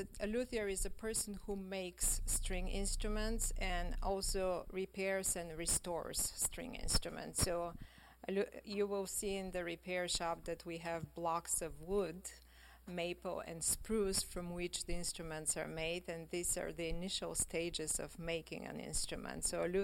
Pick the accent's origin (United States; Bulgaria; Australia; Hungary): Bulgaria; We are originally from Bulgaria, a small Eastern European country on the Balkan Peninsula.